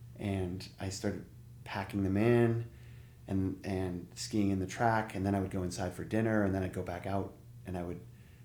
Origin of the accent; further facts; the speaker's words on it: Minneapolis, Minnesota, United States; And I grew up in the Minneapolis area, and I was enthralled by snowmobiles as a child.